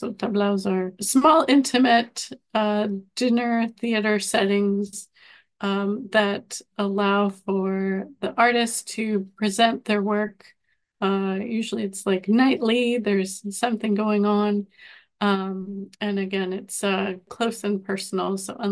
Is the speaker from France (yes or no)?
no; Colombia; I'm originally from Colombia, and so flamenco was of interest to me because I've heard it growing up.